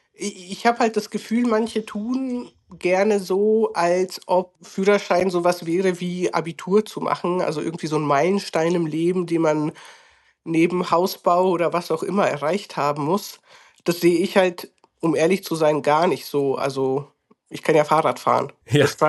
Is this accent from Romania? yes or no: yes; Romania; wir sind aus Rumänien